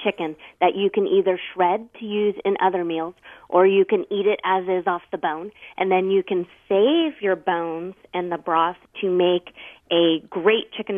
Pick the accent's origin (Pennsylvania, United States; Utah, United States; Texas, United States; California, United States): California, United States